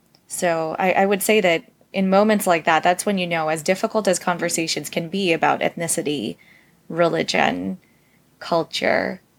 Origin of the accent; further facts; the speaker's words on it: United States; I can understand the difficulty coming from a South Asian background and growing up in the United States